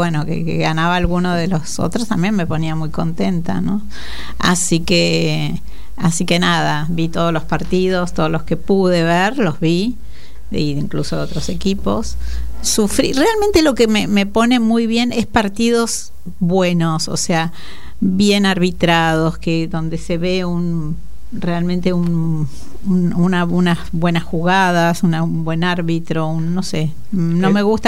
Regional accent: France; soy francesa. Soy un tri, no panqueque, tres.

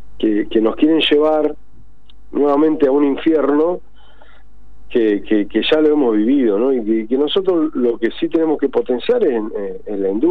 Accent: Argentina; hay que replantearse nosotros como argentinos y argentinas

